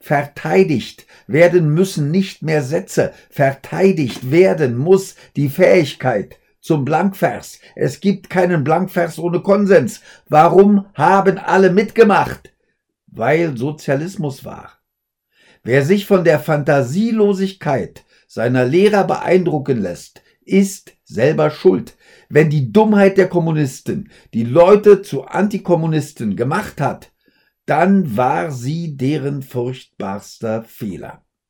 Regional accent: West Berlin, Berlin, Germany; Ich komme aus West-Berlin. Ich bin seit 1. September 1989 DDR-Bürger.

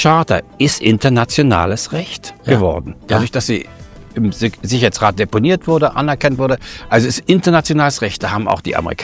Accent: Germany; ich bin ja nur Deutscher, wir sind beide Deutsche

